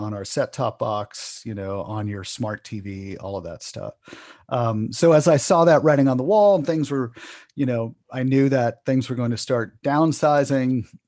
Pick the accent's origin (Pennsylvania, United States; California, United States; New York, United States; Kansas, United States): Pennsylvania, United States; I grew up in the Pocono area, which is very rural, big country music loving family.